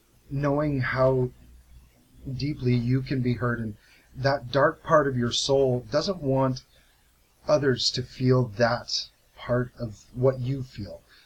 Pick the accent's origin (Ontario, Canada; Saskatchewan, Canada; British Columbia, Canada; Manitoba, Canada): Ontario, Canada; Hamilton; I was born, raised right here in Hamilton. I was born, I believe, right up at St. Joe's, up the mountain. Lived here for my whole life. I made a brief sojourn to Toronto in my early 20s